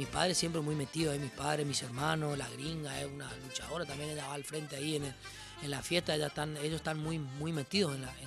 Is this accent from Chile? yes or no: no; Formosa, Argentina; mi lugar, mi tierra muy presente. Yo estoy 2 días en Formosa, 2 días allá, 2 días acá y así ando.